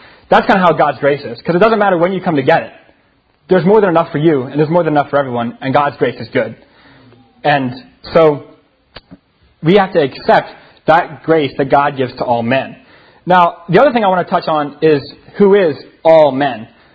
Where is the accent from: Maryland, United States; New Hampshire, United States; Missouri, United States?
Maryland, United States; So back where I grew up in Maryland, where my dad was a pastor, we like to consider ourselves Southern, and we were also Baptist, which means we had good food.